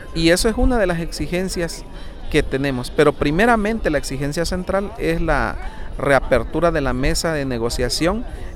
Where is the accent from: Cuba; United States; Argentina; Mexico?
Mexico; como mexicanos podemos pararnos incluso en los últimos centímetros que nos corresponde como nuestra patria.